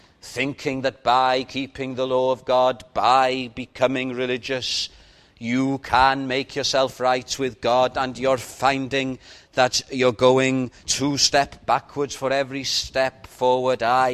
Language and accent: English; Llandudno, Wales, United Kingdom; In my hometown of Llandudno, I've said this before probably, on the high street there's a church